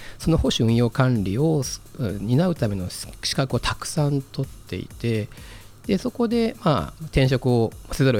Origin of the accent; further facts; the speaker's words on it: Fukushima, Japan; 地元が福島ということもありますので、